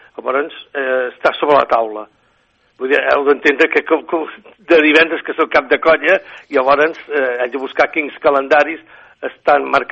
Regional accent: Calella, Catalonia, Spain; soc fill de Calella

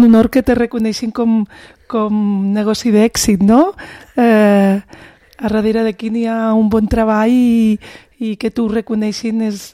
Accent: Calella, Catalonia, Spain; born there; Jo sóc nascuda aquí, a Calella, de les arrels del meu pare, no?

